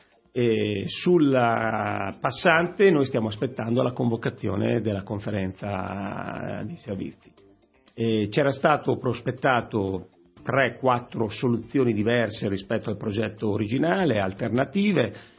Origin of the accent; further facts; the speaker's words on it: Emilia-Romagna, Italy; io vengo dalla Romagna